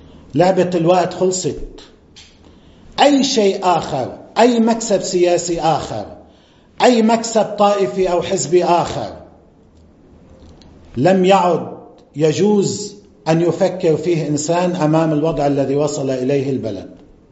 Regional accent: Lebanon; عندنا في لبنان

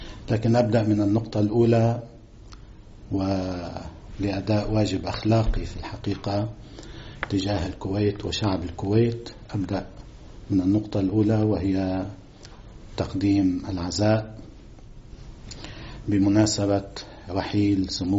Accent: Lebanon; يجب علينا كلبنانيين جميعا أن نقدر هذه الجهود وهذه التضحيات

